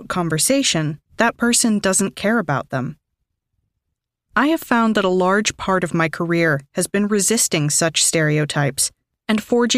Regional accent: Taiwan; Although I was born and raised in Taiwan, I have worked several competitive jobs

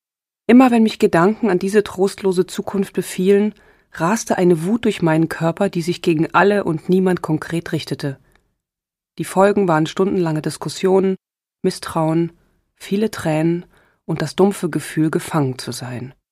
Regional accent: East Germany, Germany; Ich bin im Osten aufgewachsen, im Osten Deutschlands, DDR.

